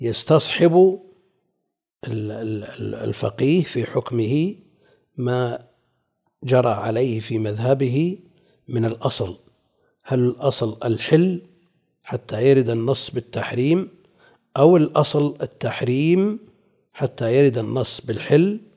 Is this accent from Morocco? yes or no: no; Najd, Saudi Arabia